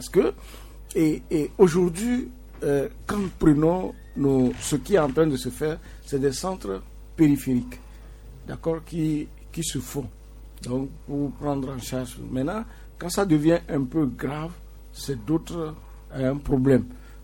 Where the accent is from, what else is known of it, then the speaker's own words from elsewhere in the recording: Bassar, Kara, Togo; Quand vous allez chez moi à Bassa, quand il y a, disons, il faut admettre quelqu'un à l'hôpital.